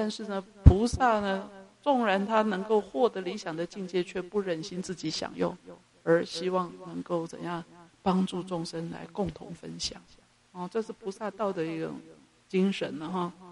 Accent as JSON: {"language": "Chinese", "region": "Yilan County", "country": "Taiwan", "said": "宜兰我是宜兰人啊，宜兰人是比较特别的哈"}